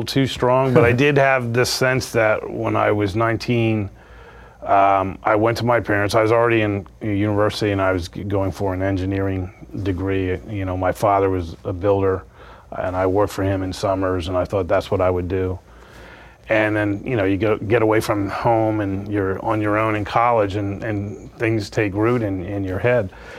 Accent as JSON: {"language": "English", "region": "Florida", "country": "United States", "tie": "born or raised there", "lives_now": "Los Angeles, United States", "said": "I grew up in Florida. I worked in newspapers in Florida."}